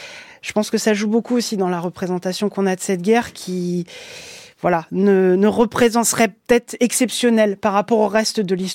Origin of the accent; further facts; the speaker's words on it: France; also born or lived in Vietnam; pour avoir vécu en tant que Français et métis même au Vietnam pendant 6 ans